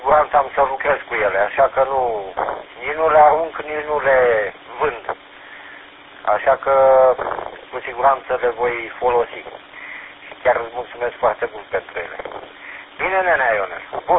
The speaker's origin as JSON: {"language": "Romanian", "town": "Câmpulung", "country": "Romania", "said": "de la Cumplung"}